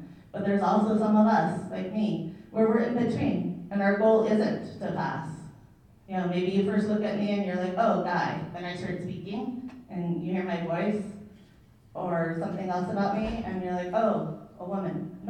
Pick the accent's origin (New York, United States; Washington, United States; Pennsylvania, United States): Washington, United States; also born or lived in Colombia; I was born on Mwaska territory, which is also known as Colombia, South America. And then I was adopted to a white family in Coast Salish territory in Washington State. Grew up in a small, very white town.